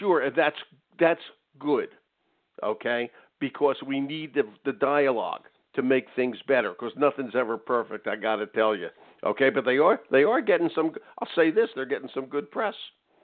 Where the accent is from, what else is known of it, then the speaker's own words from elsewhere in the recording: Philadelphia, Pennsylvania, United States; right across the river from where I grew up in Philadelphia.